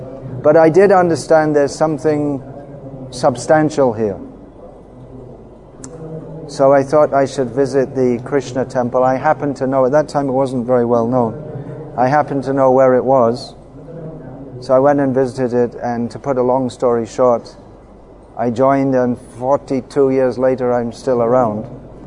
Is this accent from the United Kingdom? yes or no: yes; England, United Kingdom; I was growing up in England, but I was interested to know what on earth is life all about.